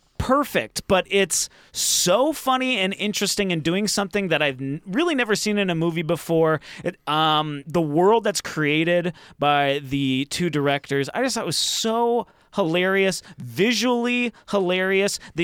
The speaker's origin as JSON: {"language": "English", "region": "Minnesota", "country": "United States", "said": "I'm from Minnesota. Two Minnesotans in the booth. I wonder if my accent is going to come out. I always say I don't have an accent, but I apparently sometimes do."}